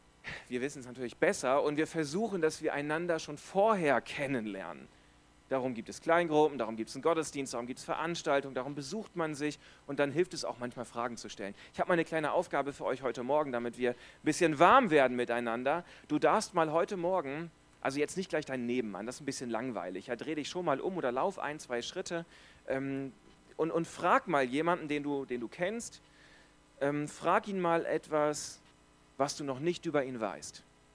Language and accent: German; Germany; now in Buchs, Switzerland; ich bin verheiratet, habe zwei Kinder, komme aus Buchs und ich bin Deutscher. Mir fällt das mit dem Hochdeutschreden jetzt also nicht so schwer. Es ist für mich Standard, ja. Das mit dem Schweizerdeutschreden würde mir schon etwas schwieriger fallen.